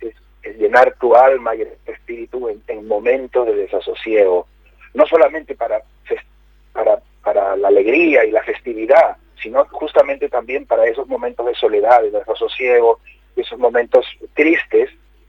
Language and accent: Spanish; Peru; born there; yo soy nacido en Perú, yo soy peruano, pero por parte de mi familia, de mi madre, todos son afrodescendientes, o sea, son negros.